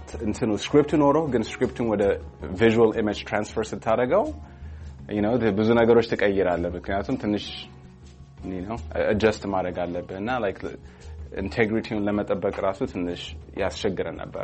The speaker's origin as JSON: {"language": "Amharic", "town": "Los Angeles", "region": "California", "country": "United States", "tie": "born or raised there", "said": "ግማሹ ደግሞ ሎስ አንጀለስ ነው የተሰራው ልክ እንዳልከው እኔ በዚህ ስለሆነ ያደኩት"}